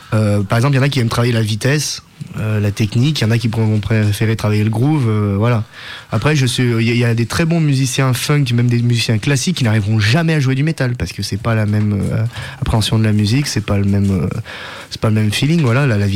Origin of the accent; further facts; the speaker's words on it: Vienne, Auvergne-Rhône-Alpes, France; Moi, je suis originaire de Vienne, dans le sud de Vienne.